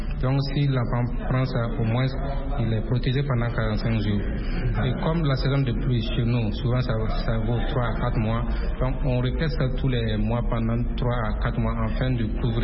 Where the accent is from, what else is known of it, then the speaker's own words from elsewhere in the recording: Burkina Faso; Chez nous, au Burkina Faso